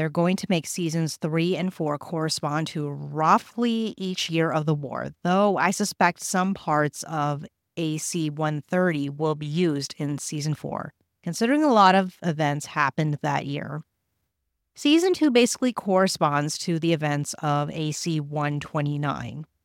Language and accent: English; United States; As some of you listeners are aware, I'm an American